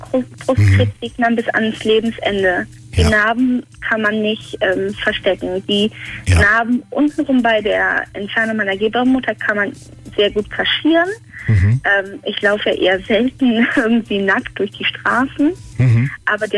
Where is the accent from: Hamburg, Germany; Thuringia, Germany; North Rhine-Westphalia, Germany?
North Rhine-Westphalia, Germany; Cologne; Er ist weit weg, der ist in meiner Heimatstadt Köln.